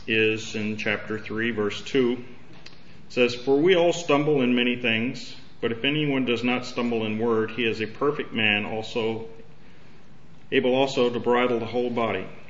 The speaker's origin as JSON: {"language": "English", "region": "the South", "country": "United States", "tie": "born or raised there", "said": "You know, I grew up in the South, and you know, unfortunately, the environment in that time was a lot of race prejudice"}